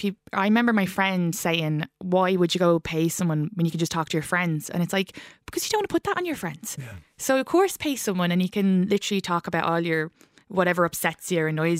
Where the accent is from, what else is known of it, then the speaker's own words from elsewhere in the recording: Ireland; this is just being Irish.